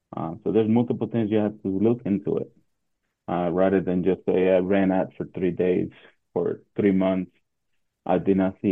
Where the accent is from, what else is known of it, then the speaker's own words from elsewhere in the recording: Dominican Republic; I grew up in the Dominican Republic. So I grew up on the street just playing basketball, playing baseball.